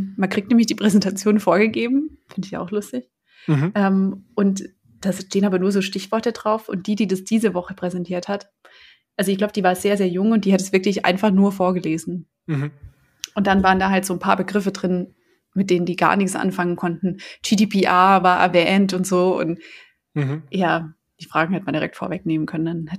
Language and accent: German; Germany; ich komme aus Deutschland